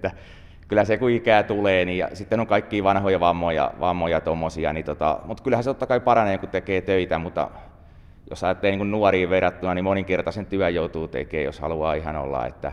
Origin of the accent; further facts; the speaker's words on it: Tampere, Pirkanmaa, Finland; Joo, ei. Mä oon Tampereelta lähtöisin